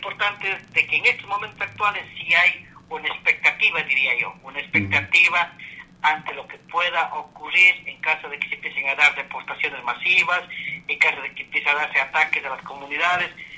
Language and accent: Spanish; Ecuador; now in United States; personalmente yo soy un inmigrante ecuatoriano, que estoy aquí ya con 23 años